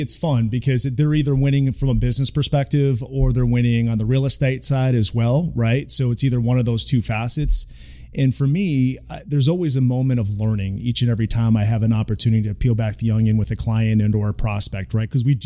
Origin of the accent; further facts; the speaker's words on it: Massachusetts, United States; growing up in Massachusetts, and especially being an 80s kid, you know, I was an 80s kid.